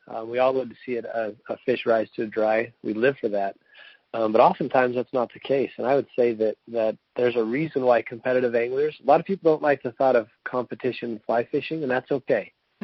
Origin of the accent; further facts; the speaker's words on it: Utah, United States; I'm from Utah, being here, we had a lot of snow this year